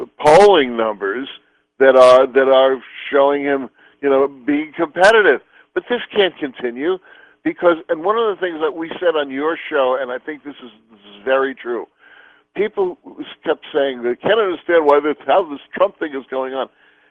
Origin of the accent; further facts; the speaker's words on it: New York, United States; Now, I grew up in New York.